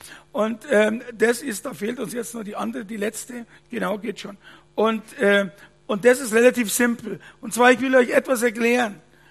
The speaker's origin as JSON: {"language": "German", "region": "Bavaria", "country": "Germany", "said": "wie wir Männerleid, sagt man bei uns in Bayern."}